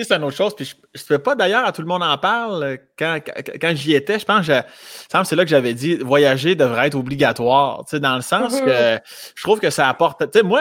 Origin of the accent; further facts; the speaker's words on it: Laurier-Station, Quebec, Canada; Mais il n'y a rien qui va m'enlever, mon Laurier Station.